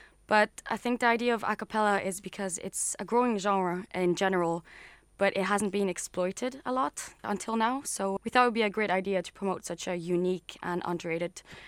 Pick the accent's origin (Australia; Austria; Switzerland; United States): Switzerland; now in Glasgow, United Kingdom; I'm from Switzerland. And I am currently studying in Glasgow Caledonian University in second year of Media and Communications.